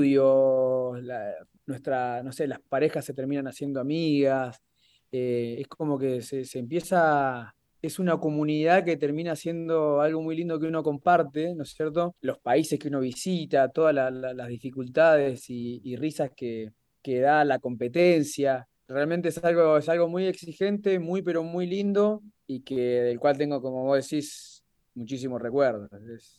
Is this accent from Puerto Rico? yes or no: no; Santa Fe, Argentina; Pocas. Soy muy santafesino.